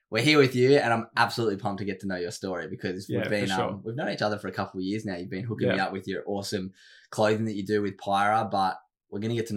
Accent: Sydney, New South Wales, Australia; now in Gold Coast, Australia; I grew up in Sydney and I always knew how beautiful the Gold Coast was, but I just didn't think it was the right fit for me. And now that I've been here for a couple of years, I'm like, I don't think I'll ever move back.

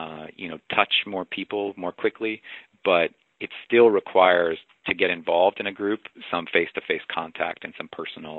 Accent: the South, United States; I mean, I remember, I grew up in the South

